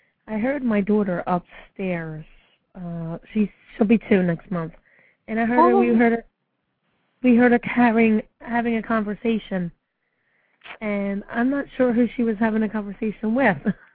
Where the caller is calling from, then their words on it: Pennsylvania, United States; Pennsylvania.